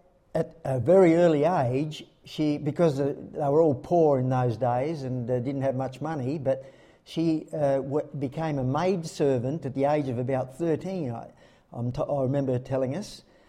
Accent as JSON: {"language": "English", "town": "Lockleys", "region": "South Australia", "country": "Australia", "tie": "born there", "said": "I was born at Lockleys in Keswick Hospital, which no longer exists, and baptised at Hindmarsh Catholic Church, yeah."}